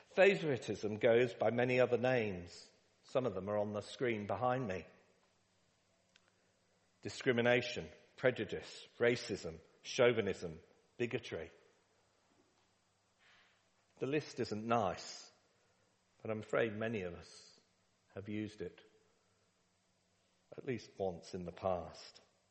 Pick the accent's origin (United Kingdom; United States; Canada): United Kingdom; Stratford-upon-Avon, West Midlands; born there; I was born in Stratford-upon-Avon in England, right in the middle, home of Shakespeare.